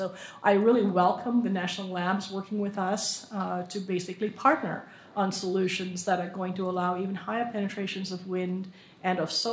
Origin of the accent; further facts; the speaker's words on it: New Delhi, Delhi, India; moved away; Cordova was my home many years ago. It was where I immigrated. I come from India, and I came from New Delhi and literally moved here.